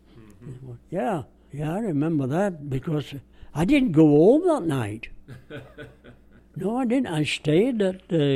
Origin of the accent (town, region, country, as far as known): Bradford, Yorkshire and the Humber, United Kingdom; born or raised there